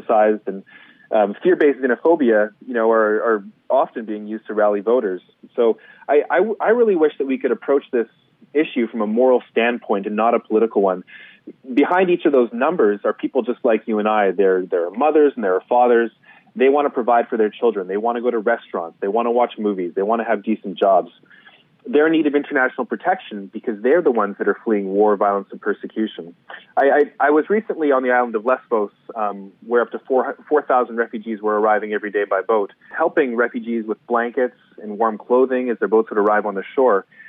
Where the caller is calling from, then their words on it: Istanbul, Turkey; I'm actually calling from Istanbul, Turkey, where there's nearly 400,000 Syrian refugees.